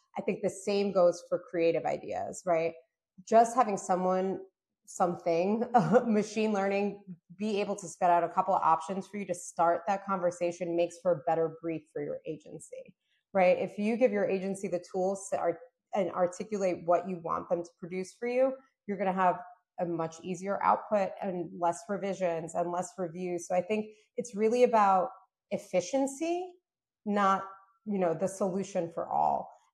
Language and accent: English; New York, United States; also born or lived in Moscow, Russia; I was born in Moscow, Russia. My family immigrated to New York when I was around 4 years old.